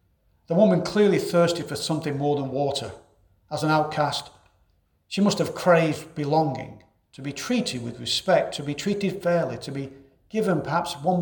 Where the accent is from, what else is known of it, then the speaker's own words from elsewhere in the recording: England, United Kingdom; I grew up in England